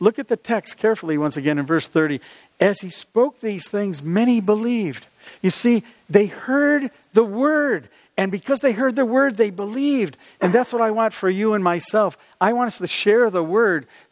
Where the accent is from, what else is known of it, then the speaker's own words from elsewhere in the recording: Rochester, New York, United States; I said, I'm from Rochester, New York.